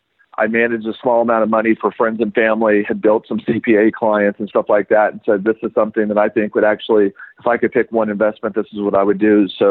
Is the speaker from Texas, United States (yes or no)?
yes; Texas, United States; now in Durango, United States; And I grew up in West Texas.